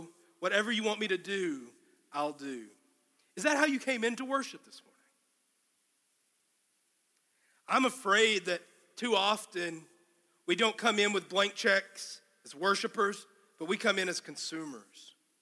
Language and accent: English; Canyon, Texas, United States; One summer, y'all know I came from Canyon, Texas, and in our church there, we had a church kind of like ours.